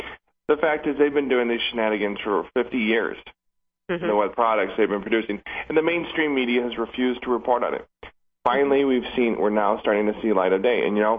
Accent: Iowa, United States; now in Connecticut, United States; I'm from Iowa, at least, and I lived in Iowa.

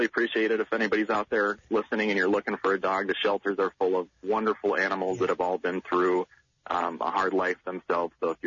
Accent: Schaumburg, Illinois, United States; I am. I'm from Schaumburg, Illinois.

